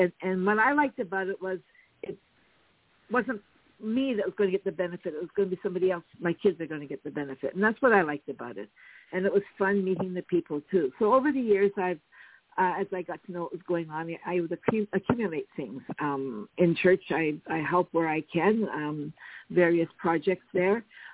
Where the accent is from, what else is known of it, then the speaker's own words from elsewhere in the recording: Nova Scotia, Canada; now in Timmins, Canada; But I grew up in Nova Scotia, which is on a little peninsula on the eastern coast of Canada. And then after I got married, we eventually lived here in Porcupine. Now, Porcupine is part of the city called Timmins.